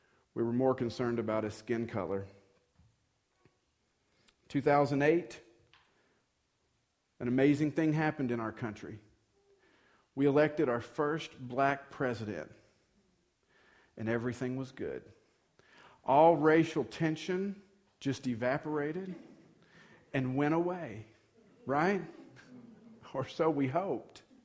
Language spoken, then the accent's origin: English; the South, United States; also born or lived in Texarkana; even though I grew up in the South in the 80s